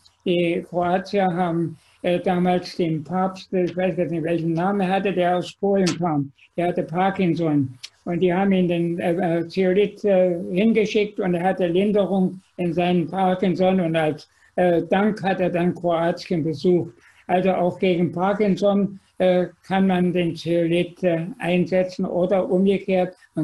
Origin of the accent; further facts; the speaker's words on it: Thuringia, Germany; ich bin auf dem Dorf groß geworden in Thüringen